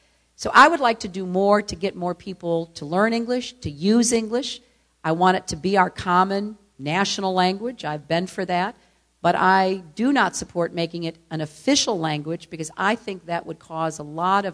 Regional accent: New York, United States; And speaking as a New Yorker, speaking as someone who represents, you know, our great immigrant tradition, it would cause havoc in my city

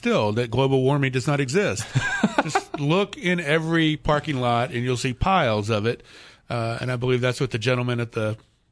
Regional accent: New Orleans, Louisiana, United States; Yes, my hometown area.

